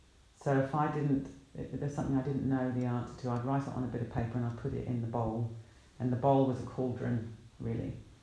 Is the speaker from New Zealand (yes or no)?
yes; New Zealand; So I come from a city that has earthquakes, and I come from a country that has very clear blue skies.